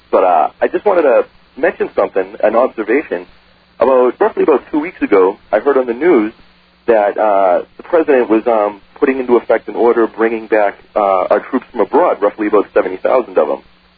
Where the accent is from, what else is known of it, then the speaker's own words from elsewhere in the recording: Brooklyn, New York, United States; Me and my wife are both from New York. I'm originally from Brooklyn. She's originally from Long Island.